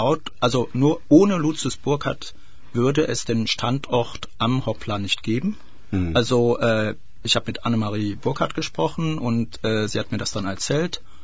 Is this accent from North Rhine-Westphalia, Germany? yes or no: yes; North Rhine-Westphalia, Germany; Also ich komm ja aus dem Kölner Umraum